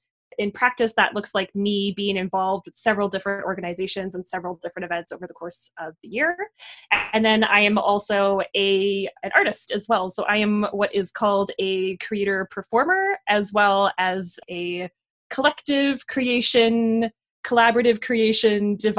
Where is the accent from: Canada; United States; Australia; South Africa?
Canada; Beaumont, Alberta; I grew up in Beaumont, which is a small little French town outside of Edmonton, just south of Edmonton.